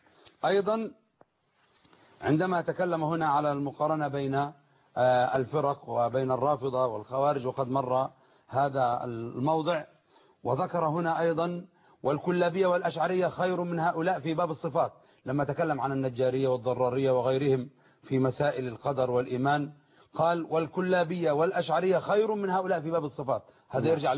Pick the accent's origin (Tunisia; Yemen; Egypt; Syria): Yemen; أن عندنا في اليمن كنا أمام الفكر الحوثي